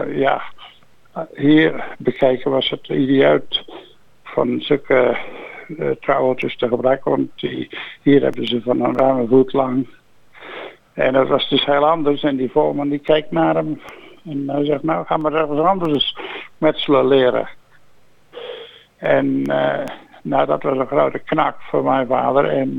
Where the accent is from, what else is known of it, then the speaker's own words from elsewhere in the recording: South Holland, Netherlands; now in Australia; Ik kwam dus uit de Alblasser Waard. Nou ja, daar was niet zoveel gaande.